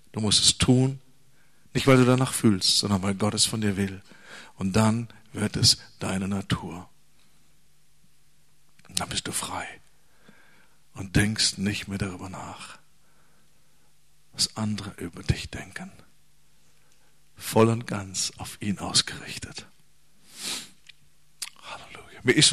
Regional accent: Germany; Und wir sagen, ja, so sind wir Deutsche.

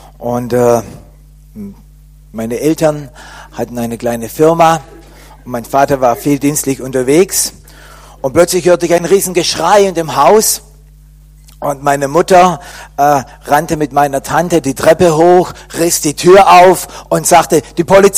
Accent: Crailsheim, Baden-Württemberg, Germany; now in Lüdenscheid, Germany; ich wohne jetzt im Lüdenscheid, aber ursprünglich komme ich eigentlich ganz hier aus der Nähe von Crailsheim. Ich kann jetzt auch sagen, grüß Gott. Und meine Wurzeln liegen hier auch in dem Schwabenland und im Hohenloher Land.

